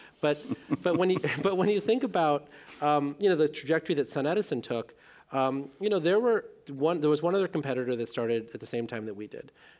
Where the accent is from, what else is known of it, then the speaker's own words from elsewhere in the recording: India; born there; whether you're trying to provide drinking water to the village that I was born in India